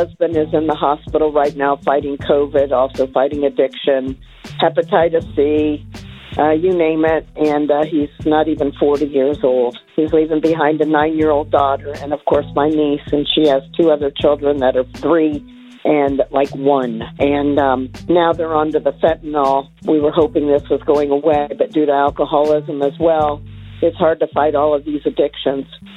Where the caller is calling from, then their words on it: Columbia, South Carolina, United States; I am calling from Columbia, South Carolina. My family resides in northwestern Ohio